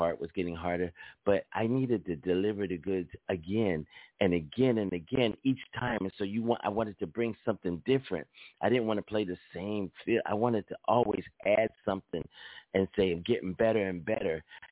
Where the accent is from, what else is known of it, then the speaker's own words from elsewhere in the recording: Philadelphia, Pennsylvania, United States; I come from Philadelphia. My home, my place of love and happiness is Philadelphia, Pennsylvania. I grew up on a street called Marston Street in North Philly